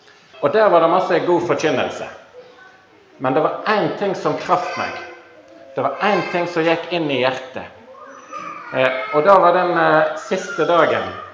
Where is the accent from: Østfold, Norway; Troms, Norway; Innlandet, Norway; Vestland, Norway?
Vestland, Norway; Fitjar; now in Sotra, Norway; det tror jeg ble nevnt. Og jeg bor på Sotra, men jeg vokste opp på Fitjar.